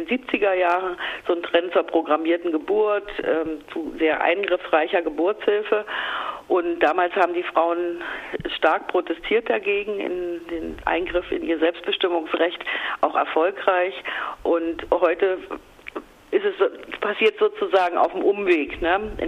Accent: Potsdam, Brandenburg, Germany; Genau, ich komme aus Potsdam

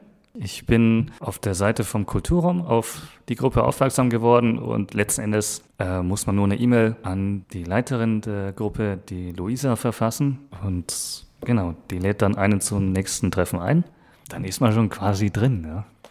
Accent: Würzburg, Bavaria, Germany; now in Munich, Germany; Und ich habe damals in Würzburg, in meiner alten Heimat Würzburg, habe ich mich auch schon eingebracht. Und vor 4 Jahren kam ich dann nach München

